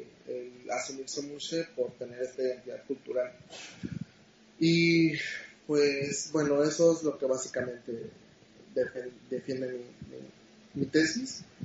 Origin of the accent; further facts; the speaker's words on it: Juchitán, Oaxaca, Mexico; Yo soy de Juchitán, Oaxaca, es decir, yo soy de Juchitán, Oaxaca, ¿no? Mi padre es oaxaqueño y mi madre es chiapaneca. Somos del sureste del país.